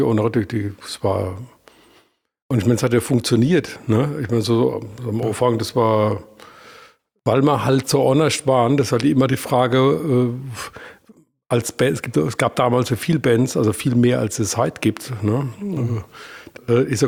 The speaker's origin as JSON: {"language": "German", "region": "Rhineland-Palatinate", "country": "Germany", "tie": "born or raised there", "accent": "Palatine", "said": "In meiner Kindheit fand statt in Mundart, in Pelzisch."}